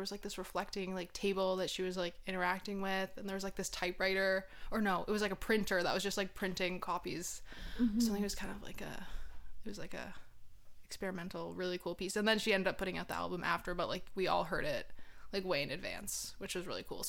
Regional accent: Mississauga, Ontario, Canada; Well, I'm from Mississauga, but yeah.

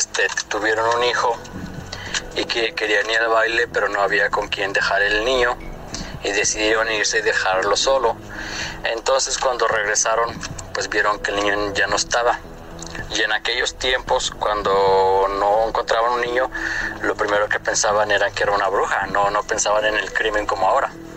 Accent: Mexico; moved away; Allá de donde yo soy, hay un par de... Bueno, no sé si todavía estén, ¿verdad? Eso pasó cuando yo estaba allá en México hace más de 15 años.

